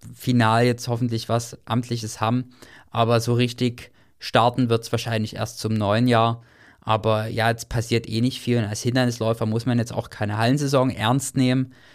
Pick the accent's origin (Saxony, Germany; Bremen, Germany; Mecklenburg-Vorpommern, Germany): Saxony, Germany; Dresden; Und dann natürlich noch das goldene Oval bei uns zu Hause in Dresden.